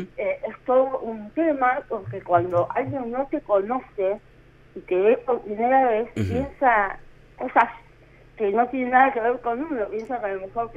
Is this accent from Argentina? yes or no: yes; San Justo, Santa Fe, Argentina; now in Santa Fe, Argentina; yo cumplí 40 años, y yo nací hace 40 años en San Justo, a 100 kilómetros de acá. Bueno, vine a vivir a Santa Fe, pero bueno, viví mis primeros años allá.